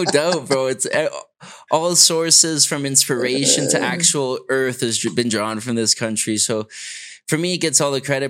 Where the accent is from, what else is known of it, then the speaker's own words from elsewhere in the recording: Canada; moved away; So me as originally as a Canadian living here now, going on a decade